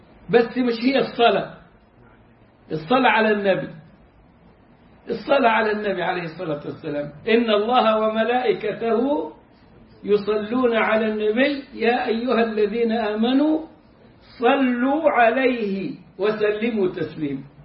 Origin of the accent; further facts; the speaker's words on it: Egypt; accent: Egyptian; زي لهجتنا احنا كمصريين